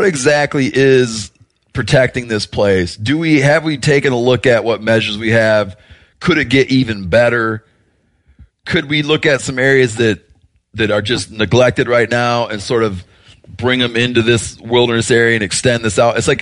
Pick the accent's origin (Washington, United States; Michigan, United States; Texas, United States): Michigan, United States; like where I grew up in Michigan, there's this idea that sort of like the vestiges of wilderness that we have left in the upper Great Lakes